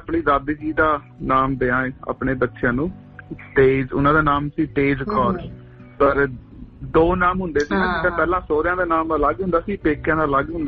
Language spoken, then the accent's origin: Punjabi; Patiala, Punjab, India; ਮੈਂ ਪਟਿਆਲੇ ਤੋਂ ਹੀ ਆ, ਮੇਨ ਯੂਨੀਵਰਸਿਟੀ ਦੇ ਬਿਲਕੁਲ ਨਾਲ ਆ ਜੀ, ਮੇਰਾ ਫੋਕਲ ਪੁਆਇੰਟ ਪਟਿਆਲਾ, ਪਿੰਡ ਹੈਗਾ ਸਾਡਾ ਅਲੀਪੁਰ।